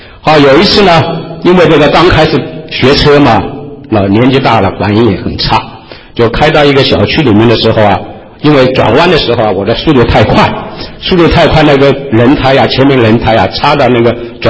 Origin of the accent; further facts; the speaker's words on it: Wuhan, Hubei, China; 我的老家是在大陆的武汉，我到这个美国西雅图来是已经第六次了。